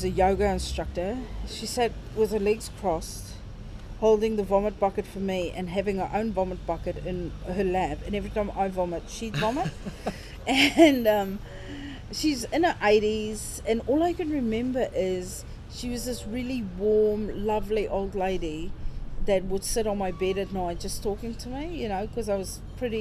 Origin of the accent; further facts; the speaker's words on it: South Africa; growing up in South Africa, where we had civil unrest the whole time